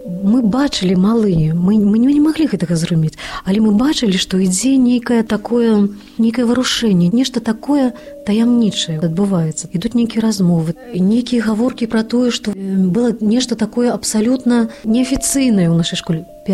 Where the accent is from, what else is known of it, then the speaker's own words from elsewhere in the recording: Brest, Brest Region, Belarus; born there; Я нарадзілася ў Берасці. Мой бацька вайсковец, маці, медсестра таксама працавала ў вайсковым шпіталі. І вот мы жылі ў закрытым горадзе на той час, на цудоўнай вуліцы імя Героя Абароны Брэсцкай крэпасці.